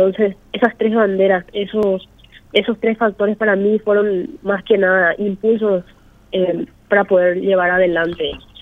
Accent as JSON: {"language": "Spanish", "town": "Santaní", "region": "San Pedro", "country": "Paraguay", "said": "Yo soy de Santaní, sí, estoy en Santaní."}